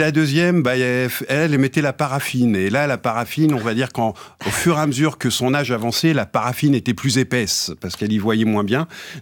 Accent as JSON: {"language": "French", "town": "Valognes", "region": "Normandy", "country": "France", "tie": "born or raised there", "said": "J'ai grandi à Valognes, dans le Cotentin"}